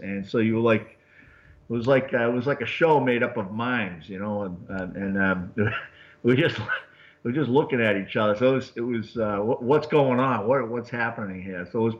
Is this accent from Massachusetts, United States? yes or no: yes; Massachusetts, United States; I come from Massachusetts. I grew up in Massachusetts, a few miles outside of Boston, downtown Boston, in a small suburb.